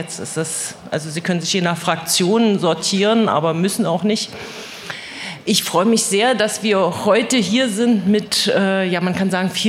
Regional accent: East Germany, Germany; Ich bin geboren in der DDR, aufgewachsen in der DDR und im wiedervereinigten Deutschland

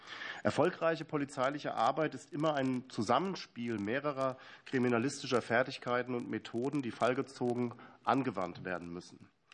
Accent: Hesse, Germany; Ich komme aus Hessen, deswegen weiß ich, wovon ich spreche.

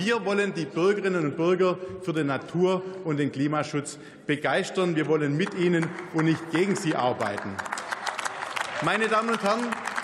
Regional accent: Baden-Württemberg, Germany; Ich komme aus dem Schwarzwald, ich kenne die Menschen dort.

